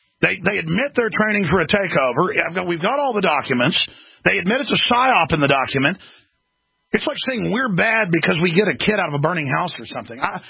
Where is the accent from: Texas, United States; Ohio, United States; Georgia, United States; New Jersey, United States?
Texas, United States